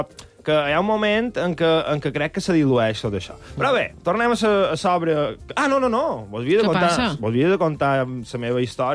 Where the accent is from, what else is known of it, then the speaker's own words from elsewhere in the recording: Binissalem, Balearic Islands, Spain; jo som de Binissalem, que és un poble que està 15-20 minuts de Palma, on hi ha un món rural bastant potent